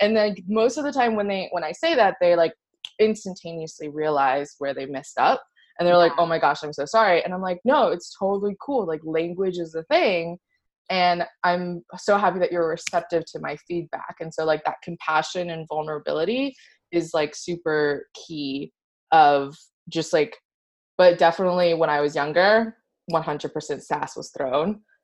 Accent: Austin, Texas, United States; So growing up in Austin, Texas, like it was a sleepy college town, let's be real. Yes, it was the capital of Texas, but it was not that big.

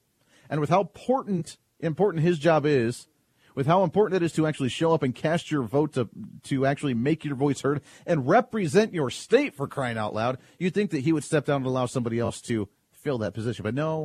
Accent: Wichita, Kansas, United States; And actually, I hail from Wichita, Kansas

